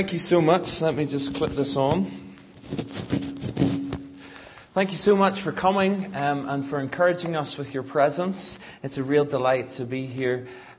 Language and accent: English; Northern Ireland, United Kingdom; I'm from Northern Ireland, and I went to a school in Belfast.